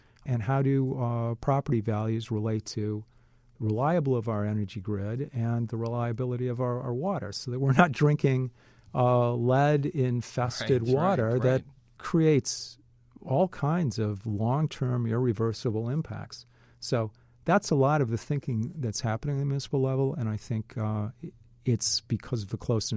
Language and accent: English; Midwest, United States; I'm a Midwesterner. I love being in the center of the country.